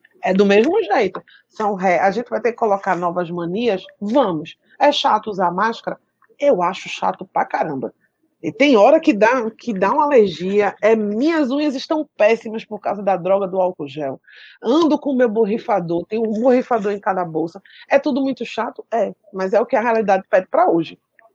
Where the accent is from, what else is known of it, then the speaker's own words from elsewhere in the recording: Pernambuco, Brazil; Enquanto sociedade brasileira, a gente falhou. Enquanto pernambucano, a gente falhou.